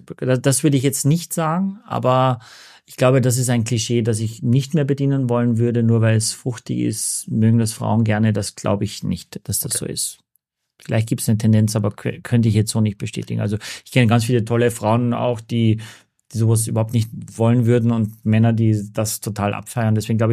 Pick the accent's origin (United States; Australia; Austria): Austria; now in Germany; Okay, ich bin Österreicher, meine Töchter in Hamburg geboren, meine Frau in Pinneberg geboren.